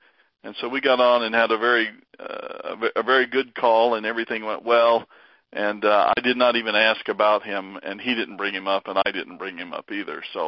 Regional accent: North Carolina, United States; Watched it all the time as a kid, and growing up in North Carolina, you were. It was almost required watching.

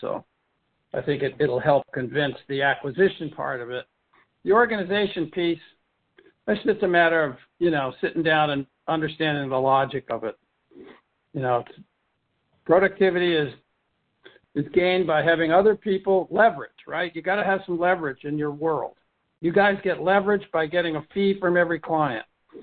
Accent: Massachusetts, United States; Well, I came from Massachusetts, so it was wonderful for me.

